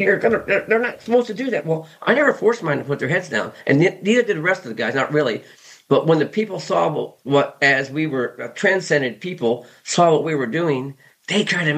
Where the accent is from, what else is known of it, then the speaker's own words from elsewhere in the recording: Ohio, United States; when I became a horse trainer, I'm from Ohio